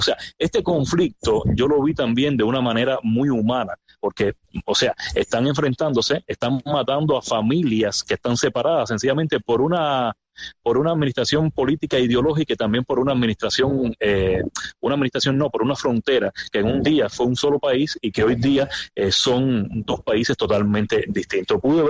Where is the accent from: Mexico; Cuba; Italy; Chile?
Cuba; moved away as an adult; nosotros salimos de Cuba, íbamos con la pobreza extrema dentro de nuestra mente, 37 años sin haber salido de Cuba, que es la edad actual que tenemos